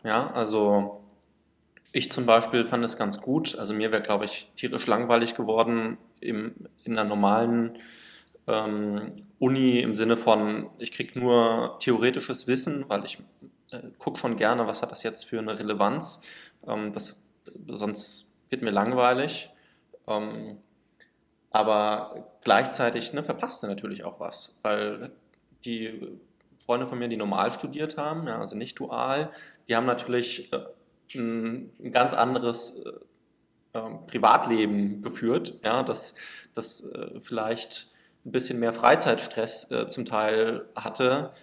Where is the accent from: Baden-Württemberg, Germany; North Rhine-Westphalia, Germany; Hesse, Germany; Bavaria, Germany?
Hesse, Germany; Hattersheim; der in meiner Heimatstadt in Hattersheim entstanden ist.